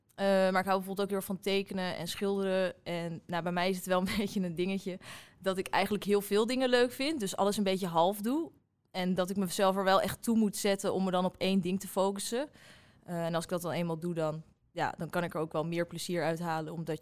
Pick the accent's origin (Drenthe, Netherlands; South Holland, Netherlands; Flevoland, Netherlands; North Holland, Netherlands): North Holland, Netherlands; Haarlem; ik ben 20 jaar, ik kom uit Haarlem.